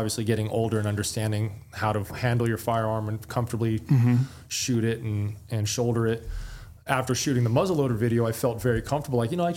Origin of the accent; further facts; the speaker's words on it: California, United States; Growing up in California, it was kind of difficult.